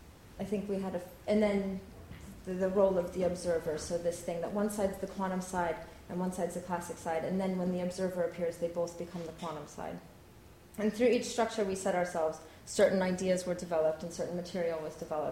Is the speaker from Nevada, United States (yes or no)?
no; Arizona, United States; And I grew up in Arizona and needed to spend some time there.